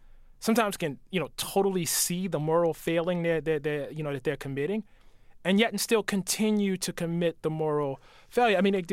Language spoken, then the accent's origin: English; Maryland, United States; You know, I'm from Maryland. My family's from the Eastern Shore of Maryland